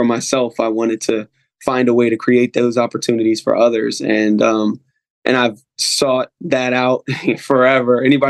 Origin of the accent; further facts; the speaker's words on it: Maryland, United States; moved away as an adult; now in Virginia, United States; Originally from Maryland. Grew up in Southern Maryland.